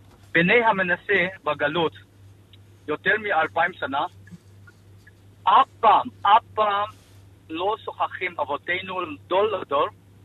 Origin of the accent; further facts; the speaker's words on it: Manipur, India; Hebrew is a second language; now in Israel; אני עליתי בצפון, מזרח הודו, מדינת מניפור. אנחנו גרים באותו שכונה. גדלנו באותו שכונה.